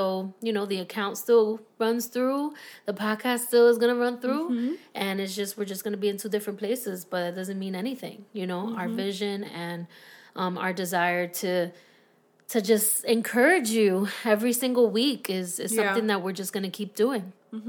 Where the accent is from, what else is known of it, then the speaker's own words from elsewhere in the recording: Miami, Florida, United States; I grew up in Miami, and I went to a mega church there.